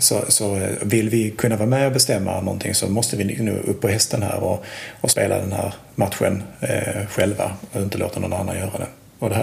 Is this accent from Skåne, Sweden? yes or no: yes; Skåne, Sweden; accent: Skåne; Men jag hoppas att min skånska går igenom.